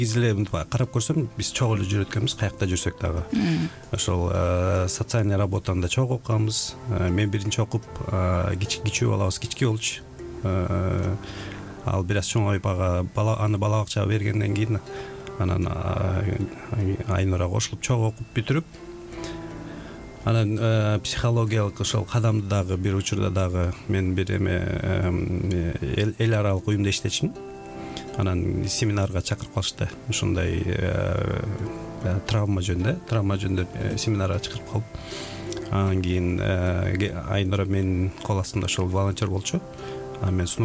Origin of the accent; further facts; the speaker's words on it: Tokmok, Chuy Region, Kyrgyzstan; Ошондо мен өзүм ооба Чүйдөн болом, Токмок жергесинен.